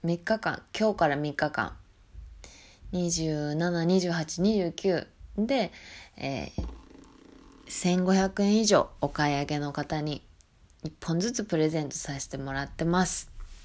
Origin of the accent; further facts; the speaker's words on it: Hiroshima, Japan; ね、地元広島の人からしたら、お祭りですからね。